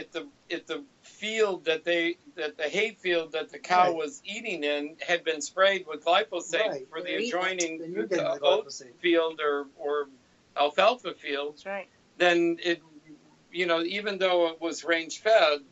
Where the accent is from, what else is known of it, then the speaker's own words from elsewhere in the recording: Detroit, Michigan, United States; I'm from Detroit.